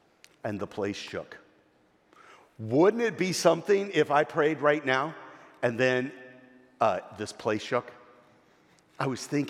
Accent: the South, United States; this lady comes up to me because I'm from the South.

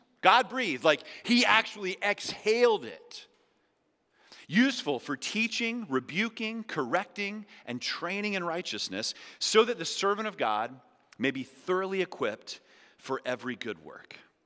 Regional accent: Louisiana, United States; I'm from Louisiana, so I'm thinking gumbo right now

